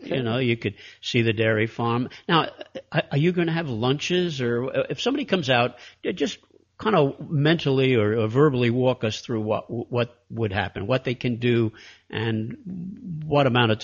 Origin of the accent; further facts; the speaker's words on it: New York City, New York, United States; Because I grew up in New York City and never saw a cow.